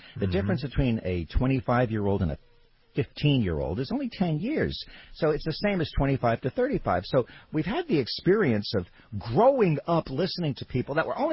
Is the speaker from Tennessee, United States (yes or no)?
no; New York, United States; I grew up in New York listening to WINS, the top 40 station, with Alan Freed playing people like